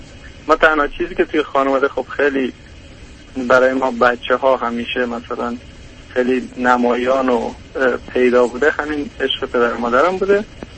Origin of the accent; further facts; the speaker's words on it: Iran; born there; من پدر و مادر من افغان هستم و خودم ایران متولد شدم، یعنی اکثر ما تو ایران متولد شدیم